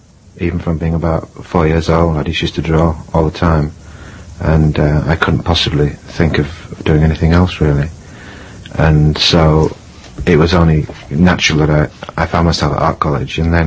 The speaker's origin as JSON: {"language": "English", "town": "Leeds", "region": "Yorkshire and the Humber", "country": "United Kingdom", "tie": "born or raised there", "moved": "as an adult", "lives_now": "London, United Kingdom", "said": "I was born in Leeds, and I went to school and college there. And I left art college in 1965, and I came to live in London."}